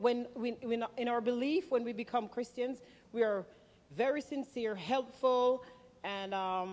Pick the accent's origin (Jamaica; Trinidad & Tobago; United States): Jamaica; I'm from Jamaica, the sunny island that everyone loves, I hope.